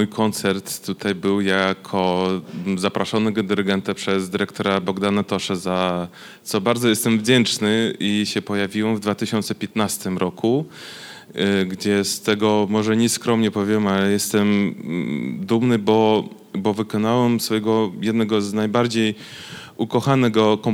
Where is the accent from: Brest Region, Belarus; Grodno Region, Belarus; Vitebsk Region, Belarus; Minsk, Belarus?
Minsk, Belarus; now in Poland; ja jestem z pochodzenia Białorusinem i mieszkałem, mam rodzinę dalej w Mińsku na Białorusi